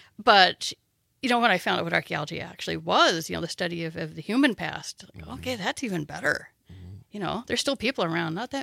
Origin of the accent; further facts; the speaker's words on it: the Ozarks, United States; accent: Ozark; So grew up, if my accent may betray, in the Ozark Mountains. So I'm a little bit